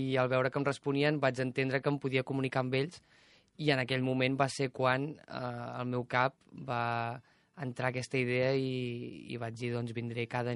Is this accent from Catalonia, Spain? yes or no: yes; Manresa, Catalonia, Spain; De Manresa.